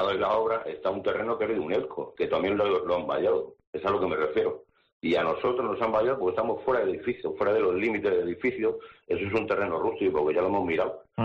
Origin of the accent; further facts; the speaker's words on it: Madrid, Community of Madrid, Spain; now in Tenerife, Spain; Ni en Madrid, yo soy de Madrid, llevo aquí ya 17 años, pero ni en Madrid están esos precios.